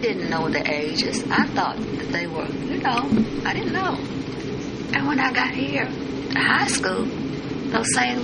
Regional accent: Walter Hill, Tennessee, United States; Because I was the only one from my area of Walter Hill going to high school then.

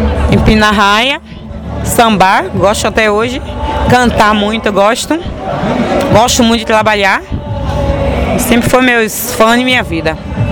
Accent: Salvador, Bahia, Brazil; De nascimento, eu nasci no Bonocô, chama Corme de Farias. Nasci com minha tia, depois agora vim para o Cabula, moro com minha mãe. Fui nascida e criada com minha mãe.

